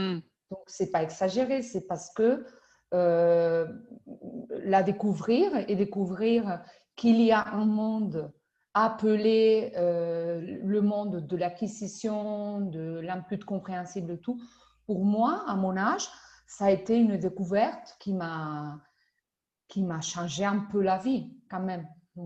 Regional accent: Andalusia, Spain; French is a second language; Je suis originaire du sud de l'Espagne. Donc, je suis espagnole. J'habite dans le sud de Cordoue, donc dans un grand village ou une petite ville appelée Cabra, chèvre en français.

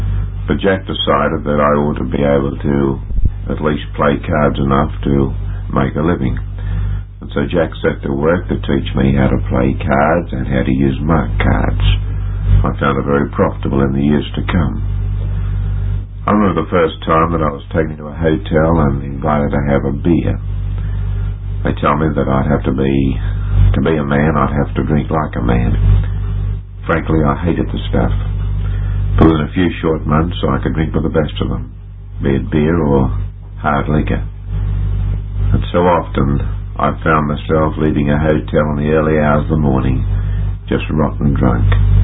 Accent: Stanmore, New South Wales, Australia; born there; I was born in Stanmore in Sydney of godly parents. My father was an old-fashioned Brethren preacher

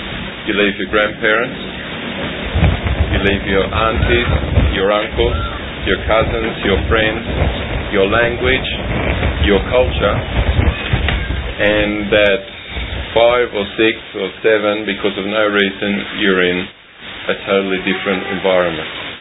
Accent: Australia; also born or lived in Colombia; When I go across to Colombia, I am looked upon as a foreigner, as an Australian. When I come back to Australia, which is supposedly my home country, I find that I don't fit in and that I'm no longer 100% Australian.

